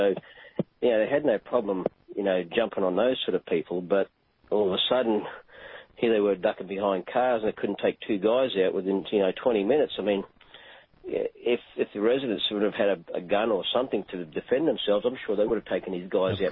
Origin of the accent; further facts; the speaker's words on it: Brisbane, Queensland, Australia; Yeah, I'm from Brisbane, but I do have a lot of friends in the Sydney area